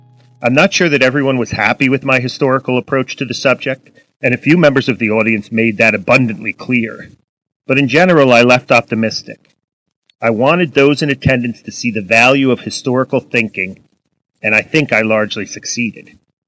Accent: United States; As an American historian, I want my fellow citizens to think about the past and apply it to the present in a more nuanced way.

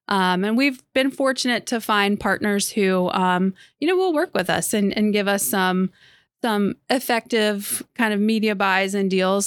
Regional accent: Evans, Georgia, United States; Suburb of Augusta. So my parents moved us out to Georgia in the early 90s

